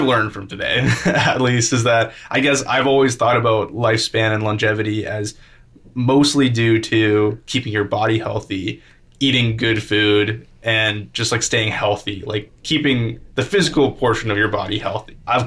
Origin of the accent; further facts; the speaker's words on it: Hong Kong; I grew up in Hong Kong.